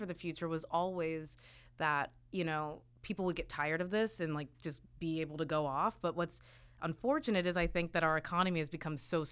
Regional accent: Kentucky, United States; It's like, but it's also the funny thing where when I grew up in Kentucky, you know, like people would say as if he was Jesus, he died for racism.

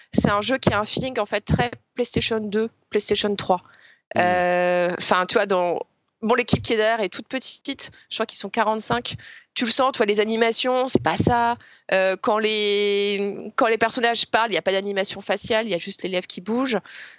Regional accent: France; tu sens que t'es en France, donc c'est en tant que Français, je trouve ça bien

